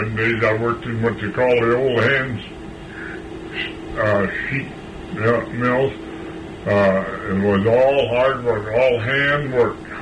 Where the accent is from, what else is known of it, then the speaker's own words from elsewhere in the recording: LaSalle Township, Michigan, United States; I was born in LaSalle Township on the corner of Alban and Strasburg Road.